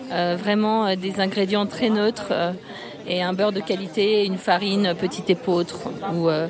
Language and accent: French; Nancy, Grand Est, France; now in Paris, France; j'habite Paris depuis 20 ans et avant je suis Lorraine, je suis nancéenne.